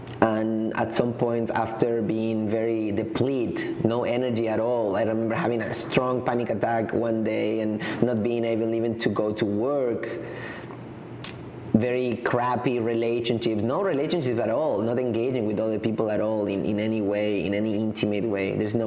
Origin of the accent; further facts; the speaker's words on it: Patagonia, Chile; Well, about myself, I grew up in Chile, in Patagonia, the Chilean Patagonia